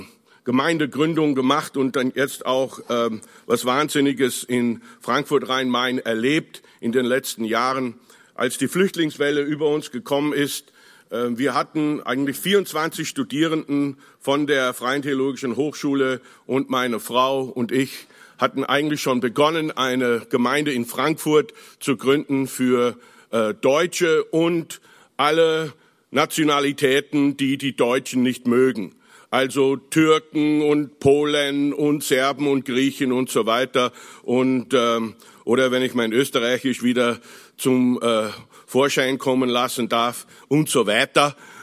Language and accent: German; Toronto, Ontario, Canada; now in Germany; 3 der Töchter wohnen in Kanada, wir kommen nämlich auch aus Toronto